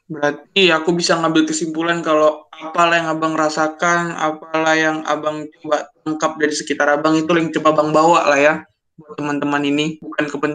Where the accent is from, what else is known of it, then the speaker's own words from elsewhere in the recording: Sumatra, Indonesia; aku juga dari Sumatera nih